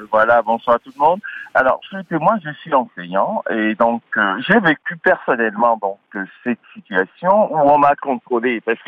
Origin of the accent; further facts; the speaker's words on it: France; je suis français